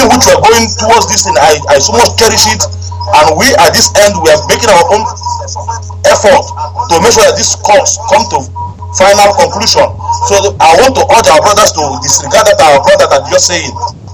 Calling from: Morocco; I'm calling from Morocco.

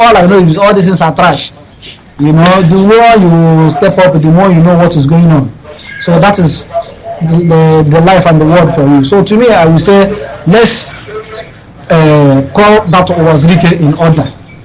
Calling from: Dakar, Senegal; I am coming from Dakar, Senegal.

